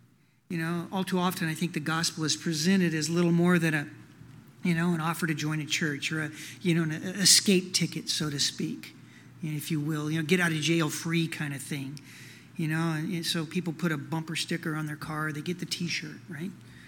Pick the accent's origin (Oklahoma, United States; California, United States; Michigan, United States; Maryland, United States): Oklahoma, United States; I was raised in Oklahoma with that attitude. I really was.